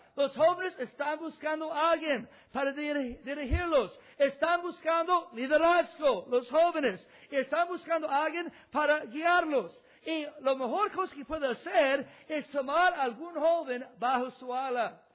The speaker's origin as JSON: {"language": "Spanish", "town": "Chicago", "region": "Illinois", "country": "United States", "tie": "born or raised there", "said": "Yo crecí en Chicago. Y si alguien sabe algo de Chicago, hay muchas pandillas en todas partes."}